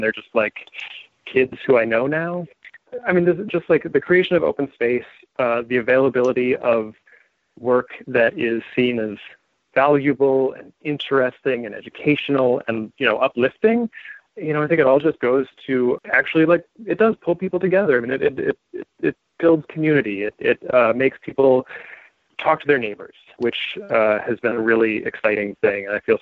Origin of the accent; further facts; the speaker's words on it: Silver Spring, Maryland, United States; Silver Spring, Maryland.